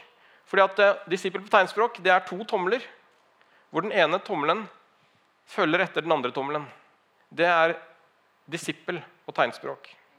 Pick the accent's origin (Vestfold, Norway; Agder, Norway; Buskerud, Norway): Vestfold, Norway; Larvik; vi reiste fra hjembyen min Larvik for å spille fotballcup i Moss.